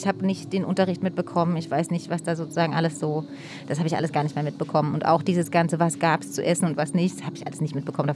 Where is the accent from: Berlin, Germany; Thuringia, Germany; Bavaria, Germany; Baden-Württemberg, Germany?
Berlin, Germany; ich bin in der Mitte groß geworden, aber Mitte war damals ja noch was ganz anderes. Das muss, also es war einfach hinter der Mauer und dann kurz nach der Mauer war es jetzt noch nicht so voll wie heute und auch irgendwie ganz anders.